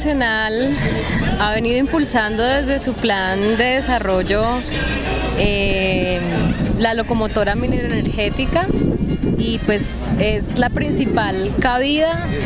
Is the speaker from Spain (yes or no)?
no; Huila, Colombia; en el departamento del Huila, yo soy huilense